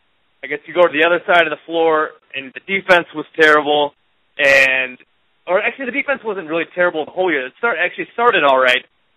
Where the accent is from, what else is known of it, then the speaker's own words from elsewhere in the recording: Elmhurst, Illinois, United States; Yeah, so I grew up in Elmhurst, Illinois, western suburb of Chicago.